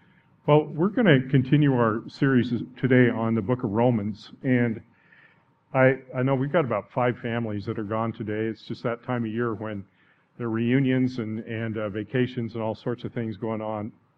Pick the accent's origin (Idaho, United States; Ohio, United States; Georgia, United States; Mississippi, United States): Idaho, United States; I guess I grew up in Idaho. It was big in Idaho.